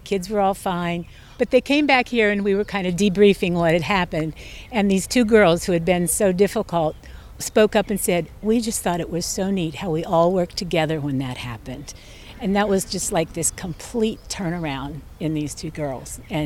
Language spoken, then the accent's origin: English; Pittsburgh, Pennsylvania, United States; I'm from Pittsburgh